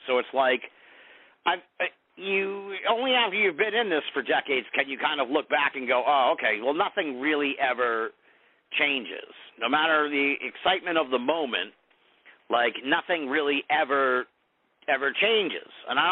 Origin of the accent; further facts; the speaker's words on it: United States; But to me, I guess just from my perspective as an American, it's just so bizarre.